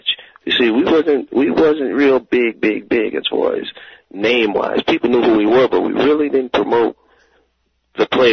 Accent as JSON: {"language": "English", "town": "New Iberia", "region": "Louisiana", "country": "United States", "tie": "born or raised there", "also_born_or_lived": "New Orleans", "said": "I'm from Louisiana. That's home."}